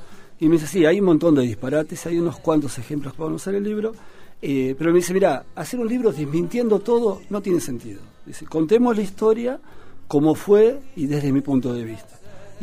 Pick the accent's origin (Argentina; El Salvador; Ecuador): Argentina; La Plata, Buenos Aires Province; Soy platense, sí, con amigos de toda la vida